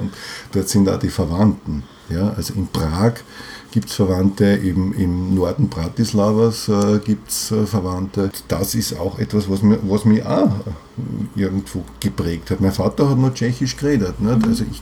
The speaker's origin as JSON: {"language": "German", "region": "Vienna", "country": "Austria", "tie": "born or raised there", "said": "Ich bin Wiener, ja, ich bin hier verwurzelt und ich bin im 15. Bezirk verwurzelt."}